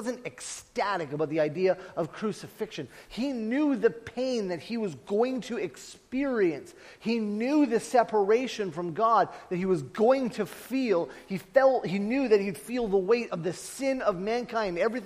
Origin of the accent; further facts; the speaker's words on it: Vernon, British Columbia, Canada; I had been a lead pastor in Saskatchewan. I left that and I went back to my hometown in Vernon and was trying to just find a job